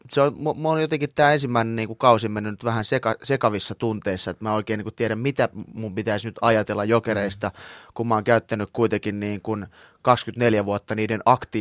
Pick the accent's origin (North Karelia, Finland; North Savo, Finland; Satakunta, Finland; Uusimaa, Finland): Uusimaa, Finland; Espoo; mä oon kuitenkin kotoisin Espoon Soukasta, joka nyt ei ole silleen mikään ilmaisutaidon kehto varsinaisesti.